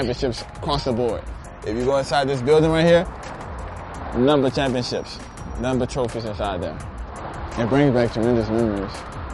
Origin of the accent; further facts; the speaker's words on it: New Orleans, Louisiana, United States; Basically, we are in the heart of New Orleans. We call this the Seven Ward. So I started my very first years of playing football.